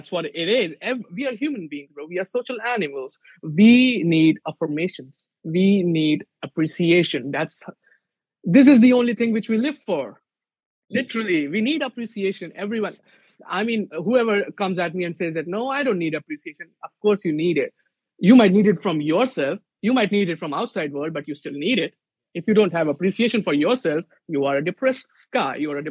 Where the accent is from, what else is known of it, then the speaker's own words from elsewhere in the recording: India; these people don't know I come from India.